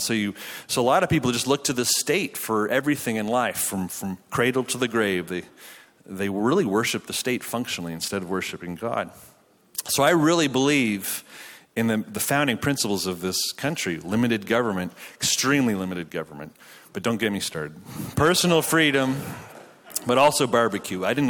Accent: Canada; accent: Canadian; now in United States; My accent is, can you still tell I have a Canadian accent sometimes?

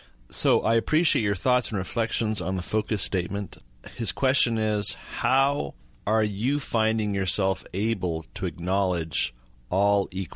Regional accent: Canada; now in United States; I immigrated here from Canada. So I am a naturalized American citizen.

